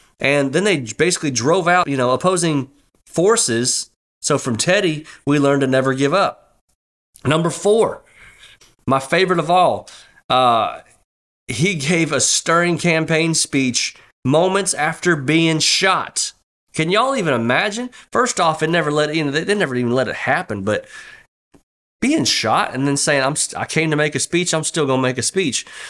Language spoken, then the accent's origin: English; Mississippi, United States; he was actually down here in my home state of Mississippi. God bless Mississippi.